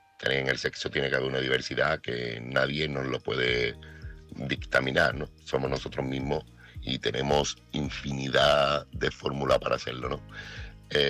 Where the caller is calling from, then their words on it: Seville, Andalusia, Spain; corresponsal de Sevilla.